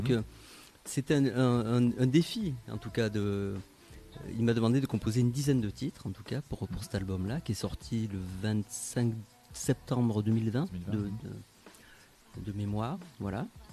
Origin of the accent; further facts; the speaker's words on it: Bayonne, Nouvelle-Aquitaine, France; born there; moi, je suis né donc à Bayonne, donc au Pays Basque, donc c'est mon pays natal. Et je suis né dans un quartier qui s'appelle le quartier Saint-Amand.